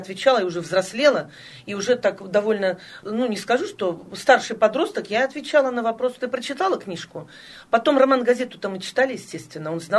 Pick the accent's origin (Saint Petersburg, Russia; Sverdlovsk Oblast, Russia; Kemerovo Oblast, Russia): Kemerovo Oblast, Russia; Prokopyevsk; может быть, я вот из Прокопьевска и недостаточно готова к приемным экзаменам